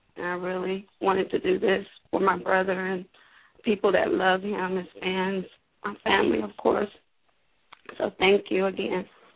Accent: Waco, Texas, United States; now in Dallas, United States; because we're from Waco, Texas. And we lived up this way in Dallas.

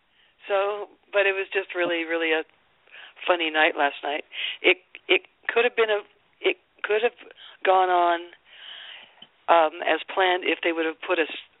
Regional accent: Seattle, Washington, United States; we always like to try to do something special for Seattle because it's my hometown and everything.

